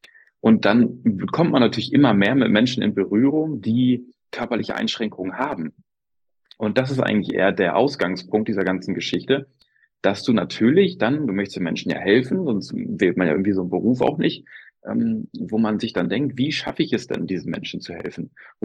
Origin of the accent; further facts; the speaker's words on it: Lower Saxony, Germany; Also ich bin aus Niedersachsen.